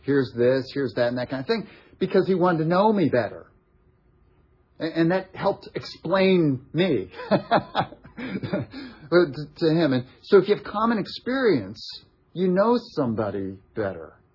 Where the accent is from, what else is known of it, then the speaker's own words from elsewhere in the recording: Ohio, United States; He found out we were visiting my mom up in my hometown in Ohio, and then driving down to Louisville, Kentucky.